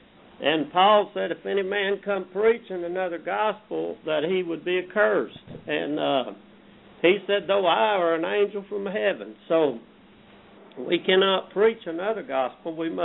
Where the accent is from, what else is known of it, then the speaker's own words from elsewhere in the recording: Ohio, United States; We're from Ohio up here, and of course you know us